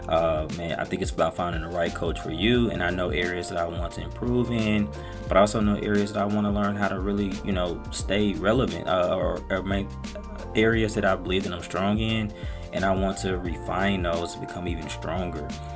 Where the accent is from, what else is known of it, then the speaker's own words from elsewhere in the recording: Pine Bluff, Arkansas, United States; Look, I grew up in Pine Bluff. I went to Pine Bluff High.